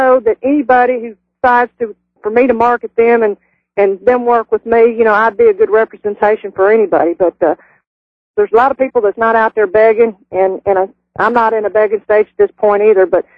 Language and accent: English; Texas, United States; now in Tennessee, United States; Actually, if you want to know the honest truth, I'm originally from Texas. When I retired out of Fort Campbell, Kentucky, you know, I landed in Tennessee